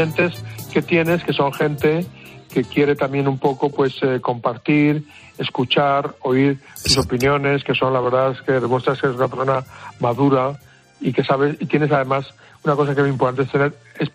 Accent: Valencian Community, Spain; yo soy valenciano

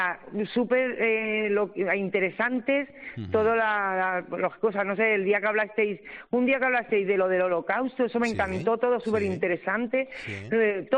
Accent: Cádiz, Andalusia, Spain; Soy de Cai.

